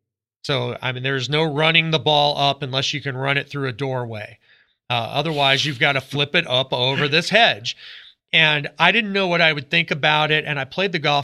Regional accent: United States; You know, I'm an American. My preference is probably abandoned dunes.

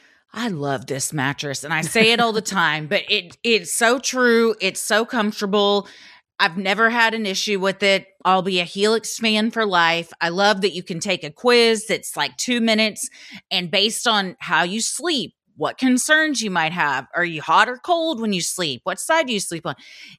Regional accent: Canada; because I'm a Canadian, eh?

